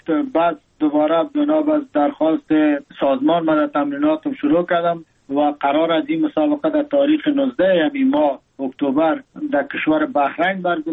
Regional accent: Afghanistan; now in Thailand; مردم افغانستان، وطنم، دوری از وطن

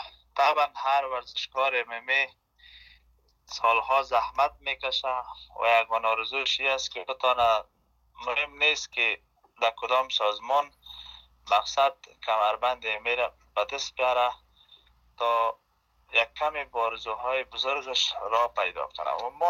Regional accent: Afghanistan

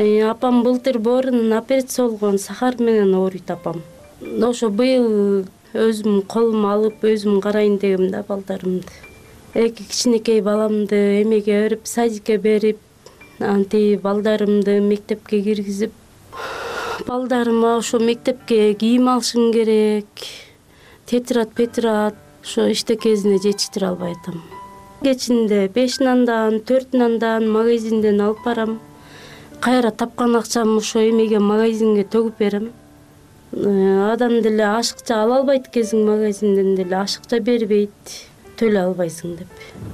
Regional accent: Terek-Suu, Jalal-Abad Region, Kyrgyzstan; born there; now in Bishkek, Kyrgyzstan; Токтогул районунун Терек суу айылында туулгам. 35 жаштамын.

